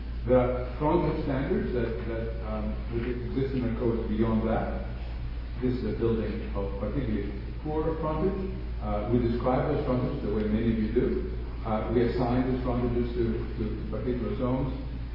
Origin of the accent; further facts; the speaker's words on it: Pasadena, California, United States; One very simple example to give you is in the case of Pasadena, for instance, my hometown